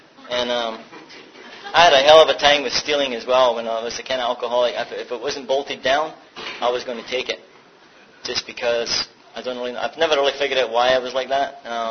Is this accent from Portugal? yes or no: no; Scotland, United Kingdom; Yeah, I'm from Scotland, if you can't tell by now. Don't tell me, don't ask me if I'm from England, or don't mistake it from England.